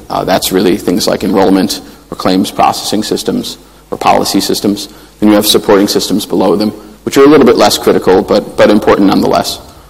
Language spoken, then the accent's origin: English; Chicago, Illinois, United States; because I'm from Chicago originally, so I'm used to bribing people.